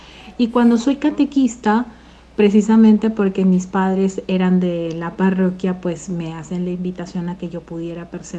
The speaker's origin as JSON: {"language": "Spanish", "region": "Lima", "country": "Peru", "tie": "born or raised there", "said": "yo de pequeña vivo en Barranco, digamos, en una zona playera, y luego"}